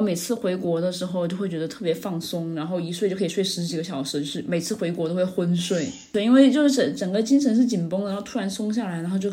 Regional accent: Germany; Chinese is a second language; 哦，我们德国分了三种颜色，白色和绿色和棕色。

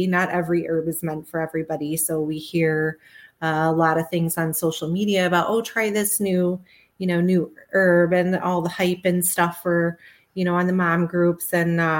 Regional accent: Michigan, United States; moved away as an adult; I'm originally from Michigan. I moved down in 2007.

